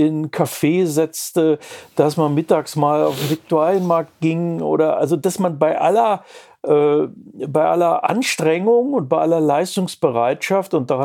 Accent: Braunschweig, Lower Saxony, Germany; ich bin ja selber aus den Grenzgebieten zu Norddeutschland, also aus Braunschweig, ich kam dann nach München

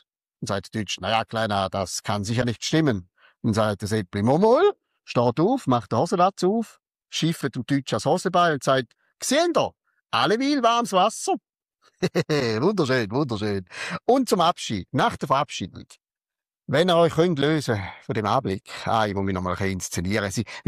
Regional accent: St. Gallen, Switzerland; accent: St. Gallen German; also born or lived in Appenzell; Ich kann ihn nur auf St. Gallerdeutsch erzählen.

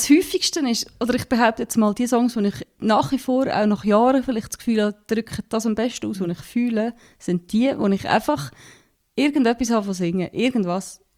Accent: Lucerne, Switzerland; accent: Lucerne dialect; mir gefällt jetzt mein Luzerner Dialekt zu wenig.

